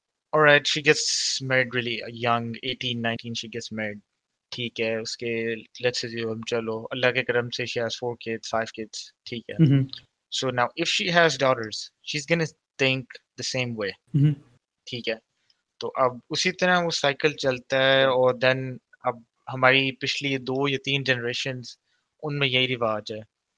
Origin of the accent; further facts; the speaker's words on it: Dubai, United Arab Emirates; मैं कहाँ रहता हूँ, मैं दुबई में पला पड़ा हूँ, 25 साल का हूँ और मर्डॉक यूनिवर्सिटी ऑस्ट्रेलिया का ग्रेजुएट हूँ।